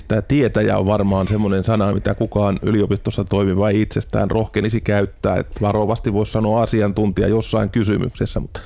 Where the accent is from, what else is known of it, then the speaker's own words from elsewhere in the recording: Tampere, Pirkanmaa, Finland; now in Helsinki, Finland; Aina kun on kysytty, että mistä olet kotoisin, niin olen kysynyt, että tarkoittaako se verotuskuntaa, ja jos ei, niin sitten olen vastannut, että Tampereelta.